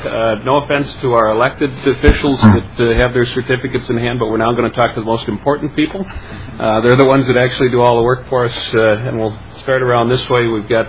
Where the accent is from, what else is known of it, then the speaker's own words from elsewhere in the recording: Inver Grove Heights, Minnesota, United States; I'm from Invergrove Heights.